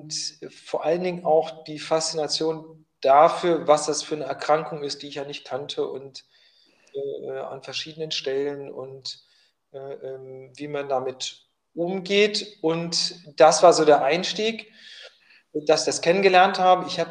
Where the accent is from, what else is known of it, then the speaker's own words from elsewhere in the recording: Hildesheim, Lower Saxony, Germany; also born or lived in Hamburg / Berlin; ich komme ursprünglich aus Hildesheim, da bin ich groß geworden. Das ist etwas südlich von Hannover. Und ich habe dann in Hamburg und Berlin studiert und habe auch in Berlin angefangen zu arbeiten.